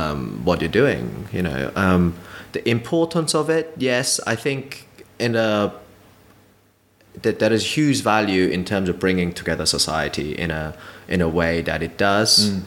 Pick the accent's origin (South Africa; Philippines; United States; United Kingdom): United Kingdom; I mean, we are fairly British about things.